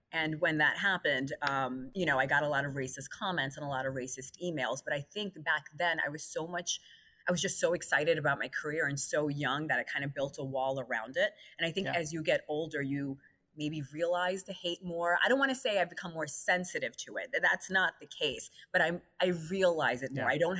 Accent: Pakistan; hey, I'm not Palestinian, I'm Pakistani.

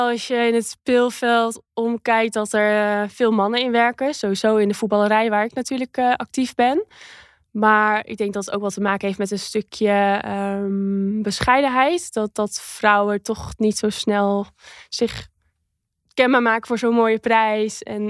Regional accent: Friesland, Netherlands; ik kom uit Friesland, ben best wel nuchter

